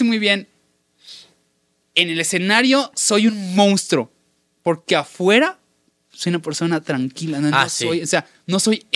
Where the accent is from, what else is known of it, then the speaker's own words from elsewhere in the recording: Mexico; Creo que como mexicanos podemos entender muy bien su comedia